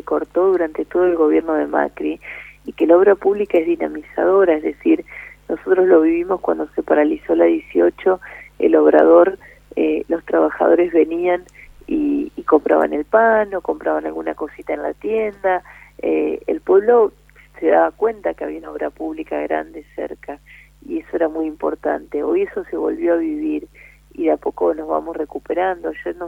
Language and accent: Spanish; General Campos, Entre Ríos, Argentina; yo lo veo en mi pueblo, en General Campos